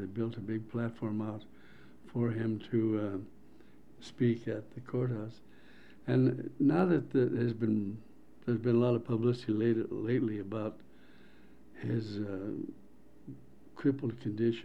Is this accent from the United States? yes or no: yes; Butte, Montana, United States; Well, I was raised in Butte, and because of that, I was very interested in politics all the way.